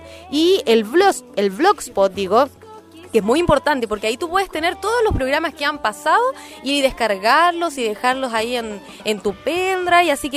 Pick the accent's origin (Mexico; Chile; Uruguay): Chile; para traerte todo lo que somos los chilenos.